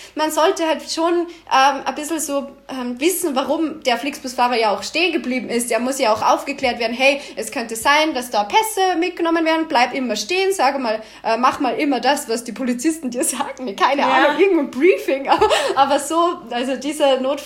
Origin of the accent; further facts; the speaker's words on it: Salzburg, Austria; Also ich komme aus Salzburg und muss immer über die Grenze nach München fahren.